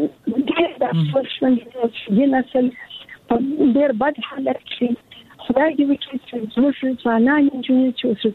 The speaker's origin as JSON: {"language": "Pashto", "region": "Kandahar", "country": "Afghanistan", "said": "زه د کندهار یم، د کندهار د دنیا لالې سي کې مې زده کړې وکړې او کابل پوهنتون ته ولاړم"}